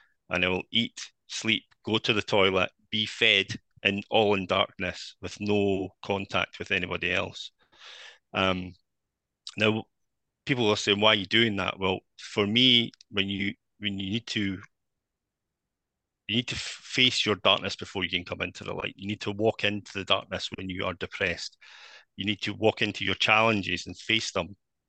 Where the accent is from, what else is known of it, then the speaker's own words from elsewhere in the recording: Scotland, United Kingdom; which is just even more remarkable as a Scotsman being in Germany doing that task.